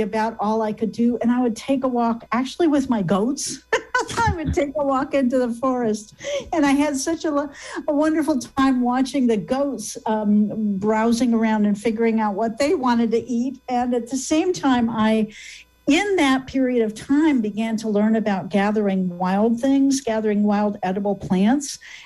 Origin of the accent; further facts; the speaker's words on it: Michigan, United States; So I grew up in Michigan, and I grew up in a house that was on the edge of the forest.